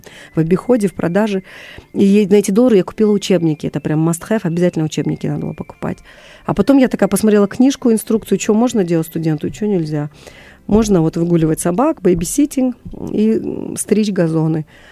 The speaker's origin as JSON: {"language": "Russian", "town": "Kara-Balta", "region": "Chüy Region", "country": "Kyrgyzstan", "said": "я из Карабалты, у нас дома были все животные, какие могут быть у кыргызских, да, семей"}